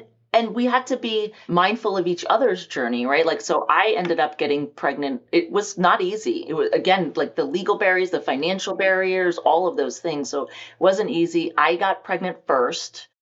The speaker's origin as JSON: {"language": "English", "town": "Morris Township", "region": "New Jersey", "country": "United States", "tie": "born or raised there", "lives_now": "Pelham, United States", "said": "New Jersey, Morris Township."}